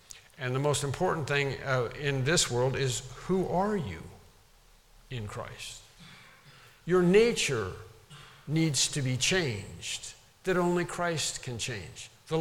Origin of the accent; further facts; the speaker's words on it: United States; I'm still an American. I'm still a male. I still speak English.